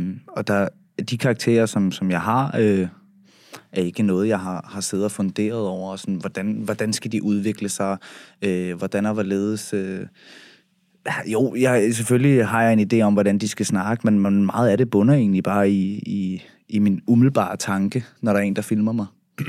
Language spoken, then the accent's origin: Danish; Copenhagen, Capital Region of Denmark, Denmark; jeg har set kvæg min opvækst ude på Christianshavn, og også kommet meget ud på Amager